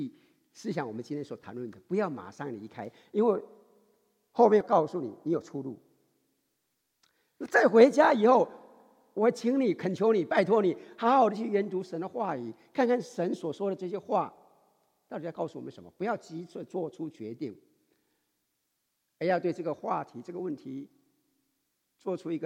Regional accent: Taiwan; 我们台湾人、闽南人的话，一出生是一岁

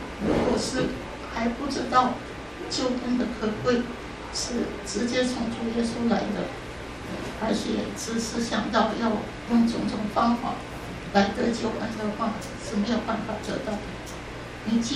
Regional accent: China; 我是中国人

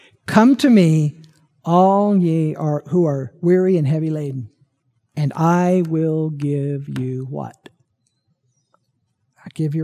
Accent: Peoria, Illinois, United States; I grew up out in Peoria, and as I said, there were farmers out there that applied this principle. There was 11 of us kids.

